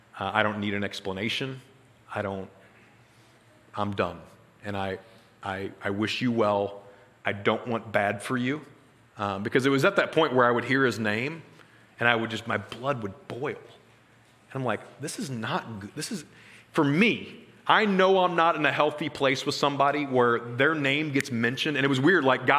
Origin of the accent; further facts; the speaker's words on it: Springfield, Missouri, United States; I'm from North Springfield, Missouri, which is just a really, if you're not from Springfield or any context, Springfield's not rough, but it's the rough part of town, okay?